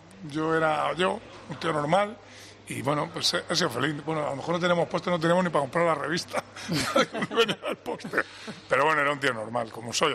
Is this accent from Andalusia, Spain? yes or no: yes; Cabra, Andalusia, Spain; Por eso soy de Cabra, que estamos justo en el centro geográfico de esta maravillosa comunidad.